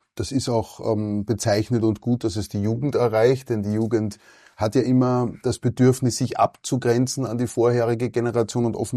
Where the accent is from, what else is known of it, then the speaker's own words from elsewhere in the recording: Austria; Ich kann das als Österreicher ja sagen.